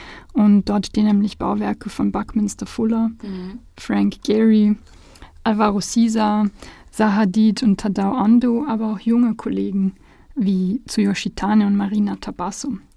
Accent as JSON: {"language": "German", "town": "Stuttgart", "region": "Baden-Württemberg", "country": "Germany", "tie": "born or raised there", "said": "Es verbindet nämlich auch meine Heimatstadt Stuttgart und Basel."}